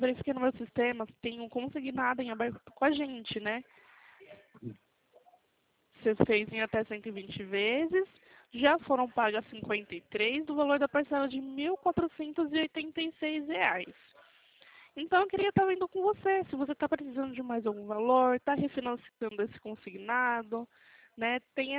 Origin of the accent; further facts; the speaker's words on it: Atibaia, São Paulo, Brazil; Eu sou daqui de Atibaia também.